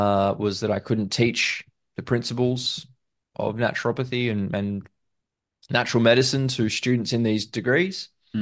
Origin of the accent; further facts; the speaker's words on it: Brisbane, Queensland, Australia; But unfortunately, they didn't offer chiropractic in my hometown, Brisbane.